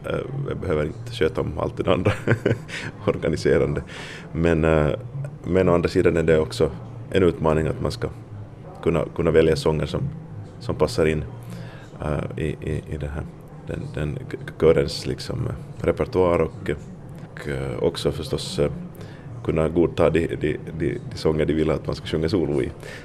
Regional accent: Vaasa, Ostrobothnia, Finland; jag har vuxit upp här i Vasa och det är ju det där.

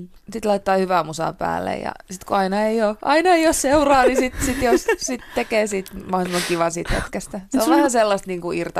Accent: Kuopio, North Savo, Finland; olen 35-vuotias laulaja, lauluntekijä, olen kotoisin Kuopiosta.

